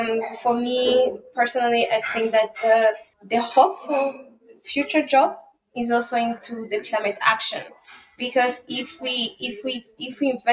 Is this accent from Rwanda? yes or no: yes; Rwanda; So I grew up in Rwanda. That's where I'm still based.